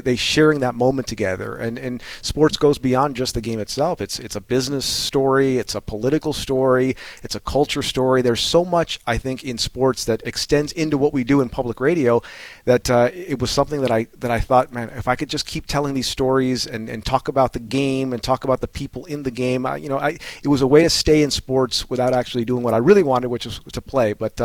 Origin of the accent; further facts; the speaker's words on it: Los Angeles, California, United States; Oh, I mean, growing up in Koreatown, there was just this multicultural kind of thing